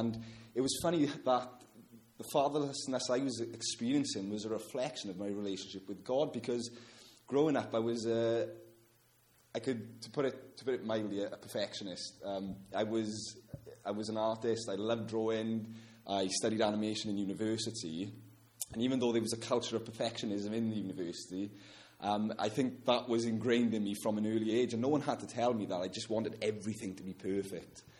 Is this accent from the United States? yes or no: no; Wales, United Kingdom; I grew up in Wales, as I've already mentioned.